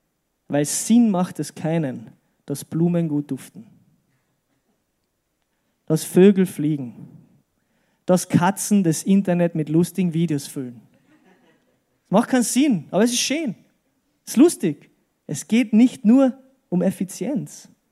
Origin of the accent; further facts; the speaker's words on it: Austria; Ich als Österreicher, von nichts kommt nichts, gell?